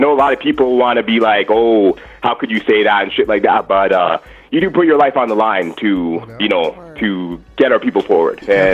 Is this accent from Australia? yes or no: no; Canada; from Canada.